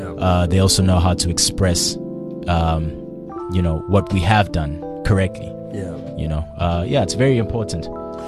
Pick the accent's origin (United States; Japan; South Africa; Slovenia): South Africa; Durban, KwaZulu-Natal; I'm from Durban, man. It still doesn't make sense.